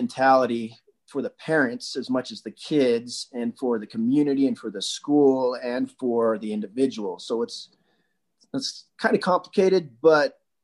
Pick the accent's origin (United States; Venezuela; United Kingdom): United States; Wasatch, Utah; we had a community we grew up in Wasatch, and he spent 20 years building that community.